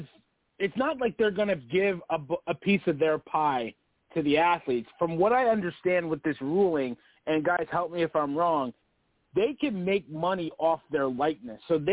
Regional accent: Colorado, United States; But calling in from the 970 from Colorado. I'm from the Colorado area.

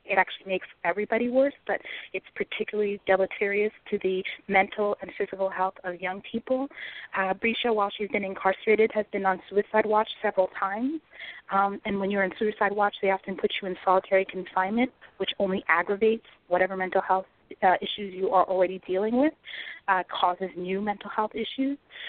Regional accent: New York City, New York, United States; also born or lived in Chicago; I lived for over 20 years in Chicago, just moved back to New York City, which is my hometown, a few months ago over the summer

